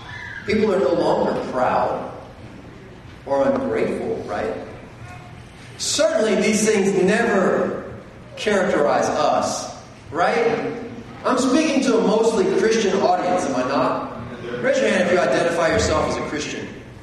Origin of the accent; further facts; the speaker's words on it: Florida, United States; I grew up in North Florida, about an hour south of the Florida-Georgia border, a small farm town boy.